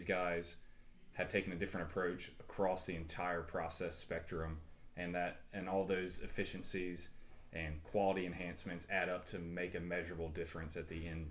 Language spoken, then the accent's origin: English; Birmingham, Alabama, United States; we're from Birmingham. So we have a great affinity for this city, coming down here since we were little kids